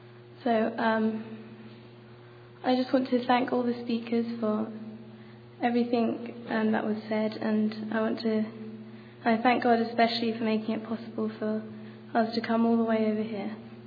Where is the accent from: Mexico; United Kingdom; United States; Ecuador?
United Kingdom; England; I'm from England.